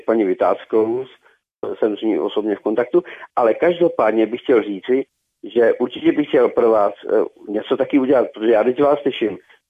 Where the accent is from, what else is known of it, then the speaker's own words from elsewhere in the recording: Moscow, Russia; now in Czech Republic; jsem vyrůstal v Moskvě. Já jsem na půl Rus